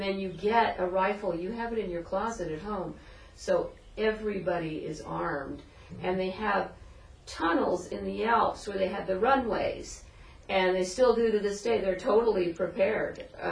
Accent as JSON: {"language": "English", "country": "United States", "tie": "born there", "said": "But so even though I'm an American, I was the first one born here"}